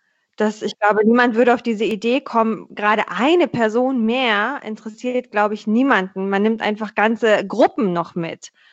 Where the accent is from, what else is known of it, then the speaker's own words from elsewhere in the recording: Hamburg, Germany; first language Dari; German is a second language; wie wir aufgewachsen sind, unsere erste Sprache zu Hause war Dari. Wir sind geprägt von dem Essen, wir sind geprägt von einer Familie, die fast ausschließlich in Hamburg lebt. Das heißt, wir hatten hier eine Community, mit der wir aufgewachsen sind.